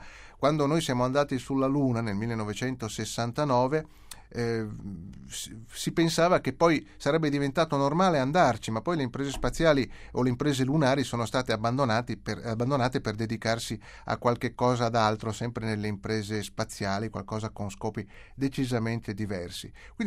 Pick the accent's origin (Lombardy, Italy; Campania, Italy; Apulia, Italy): Lombardy, Italy; Mantua; In una città come la mia, io sono di Mantova